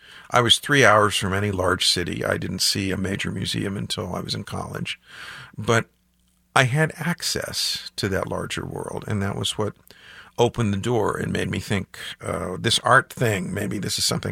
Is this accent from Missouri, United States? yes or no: yes; Sikeston, Missouri, United States; In my hometown, Sykeston, 50 years ago.